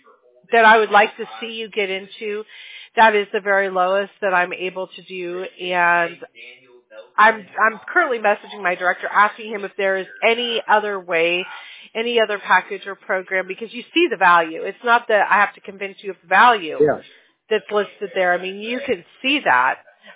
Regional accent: Ireland; I'm Irish, too.

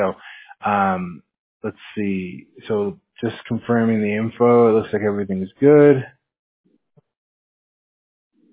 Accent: Washington, United States; I'm from Washington State, so I'm used to the cold, man.

